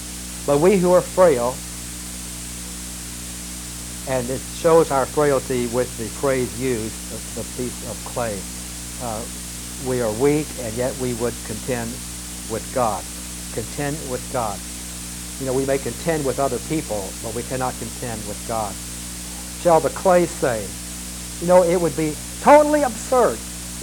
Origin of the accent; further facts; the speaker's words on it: the South, United States; accent: southern; Why did you raise me as a southerner? Although I did move out west and lost all my accent that I used to have when I lived down south.